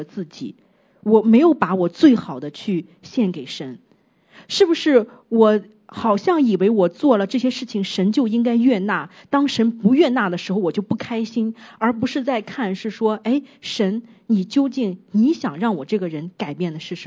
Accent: Shandong, China; 就是冬天北方，我是山东人，就是北方的冬天那么冷

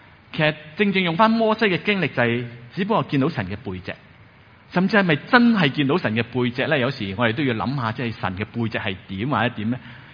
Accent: Guangdong, China; 即系我哋广东人即系一个即系俗语都会用孟三美

